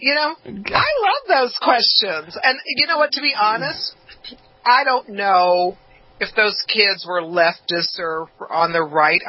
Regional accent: Venice Beach, California, United States; I grew up in Venice Beach

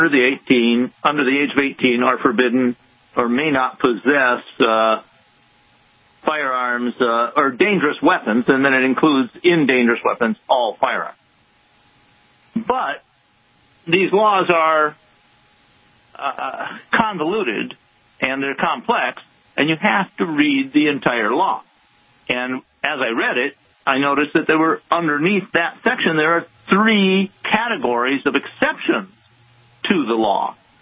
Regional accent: Wisconsin, United States; I grew up in Wisconsin, so I've been interested in Wisconsin law.

